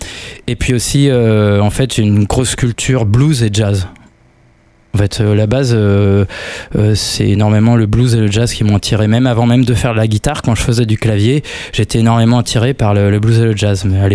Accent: Centre-Val de Loire, France; born there; je suis né dans le Loir-et-Cher, 1971, voilà, ça va vous donner un petit peu une idée d'où j'arrive.

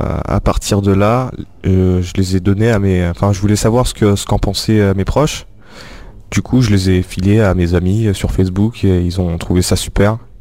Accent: Algeria; Moi je suis algérien, je veux dire. Je suis algérien.

